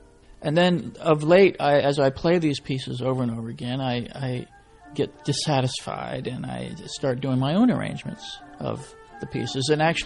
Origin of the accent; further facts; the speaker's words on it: Washington, District of Columbia, United States; I'm from Washington, D.C.